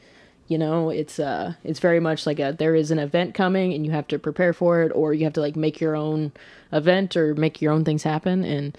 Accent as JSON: {"language": "English", "town": "Olathe", "region": "Kansas", "country": "United States", "said": "I'm from Olathe, Kansas, which is a suburb of Kansas City, Missouri, okay, right. On the Kansas side."}